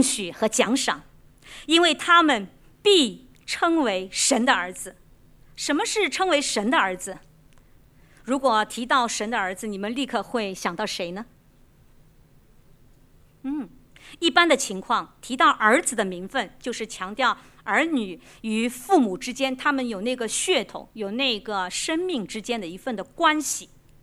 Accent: Shanghai, China; now in Hong Kong; 因着两地文化大不同，我来自上海啊，那婆家是典型的香港本地的

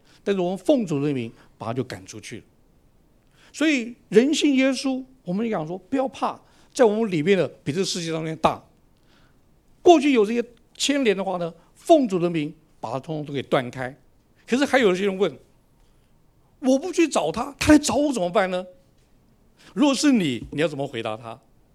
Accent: Taiwan; 那我是从台湾来的，我想在台湾的话呢，几乎农村里面每一个村庄都有一个庙

